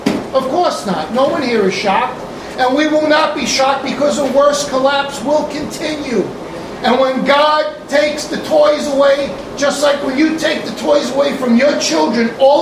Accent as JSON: {"language": "English", "country": "United States", "said": "I am an American. I live in America, but I am a Christian first."}